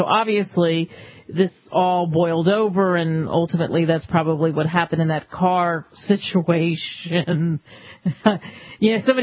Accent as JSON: {"language": "English", "town": "Philadelphia", "region": "Pennsylvania", "country": "United States", "tie": "born or raised there", "said": "he apparently was on my hometown sports radio station in Philadelphia"}